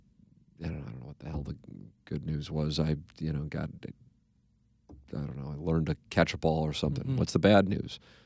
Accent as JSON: {"language": "English", "town": "St. Louis", "region": "Missouri", "country": "United States", "tie": "born or raised there", "said": "You know what it's like to be a Catholic kid growing up in St. Louis, even though it seems like everybody's a Catholic kid growing up in St. Louis."}